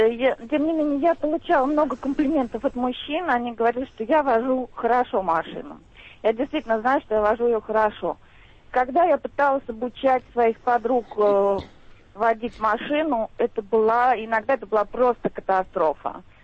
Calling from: France; Вот я звоню вам из Франции.

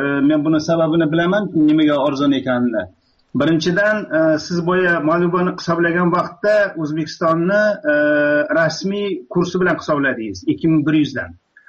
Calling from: Astana, Kazakhstan; Men Astanadan

